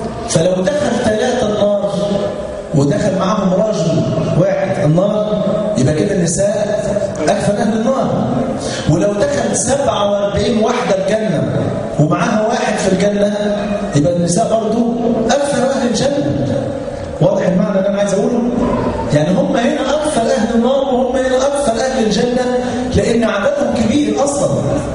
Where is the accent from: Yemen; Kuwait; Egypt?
Egypt; مرة والله دخلت أحد المكتبات عندنا في مصر ولقيت كتاب